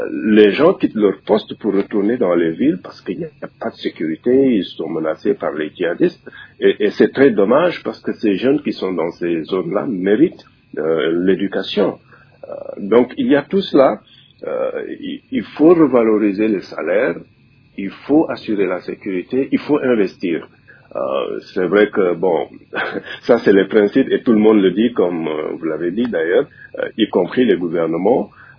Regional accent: Senegal; j'ai l'impression d'être au Sénégal, qui est mon pays d'origine.

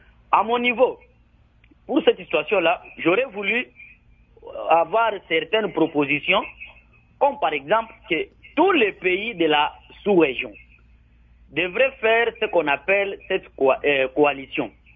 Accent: Rwanda; Mais si, par exemple, chez nous, au Rwanda

